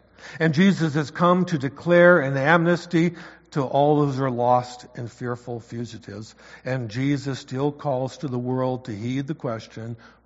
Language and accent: English; Wisconsin, United States; I grew up in the States, I grew up in Wisconsin